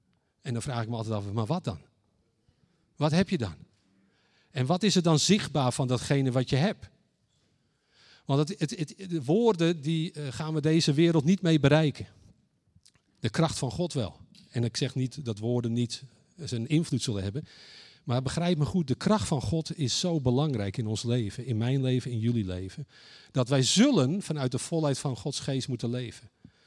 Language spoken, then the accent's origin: Dutch; North Holland, Netherlands; now in Heerhugowaard, Netherlands; Wij zijn, we komen oorspronkelijk uit Zaandam en Den Helder. We wonen nu in Heerhugowaard.